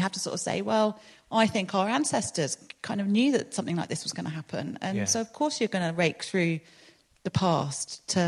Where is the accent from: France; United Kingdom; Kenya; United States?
United Kingdom; London; now in Exeter, United Kingdom; I grew up in London